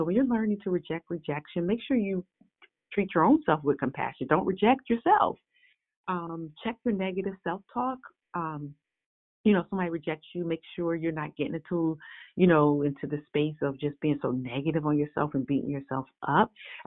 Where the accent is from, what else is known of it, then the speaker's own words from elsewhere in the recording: Buffalo, New York, United States; And I remember when I grew up in Buffalo, and a lot of my friends after high school were just going on to either get married.